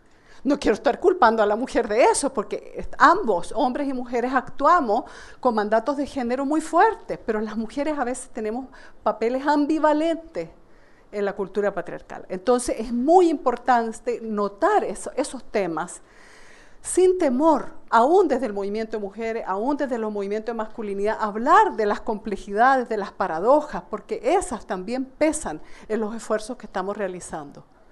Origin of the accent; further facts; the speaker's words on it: Nicaragua; Yo vengo de Nicaragua